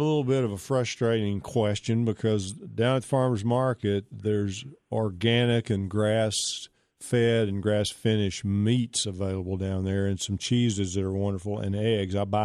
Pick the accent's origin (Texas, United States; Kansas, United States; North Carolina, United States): Texas, United States; Pittsburg; like when I was growing up, I grew up in East Texas and Pittsburgh, Texas.